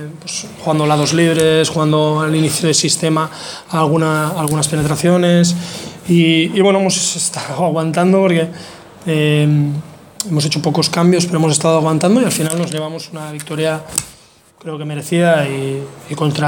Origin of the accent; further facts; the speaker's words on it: Badalona, Catalonia, Spain; yo soy de Badalona, pues mi segunda casa, ¿no?